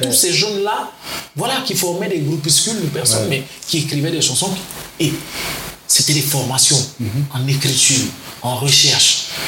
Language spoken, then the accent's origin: French; Côte d’Ivoire; Comme j'ai dit, je venais de la Côte d'Ivoire.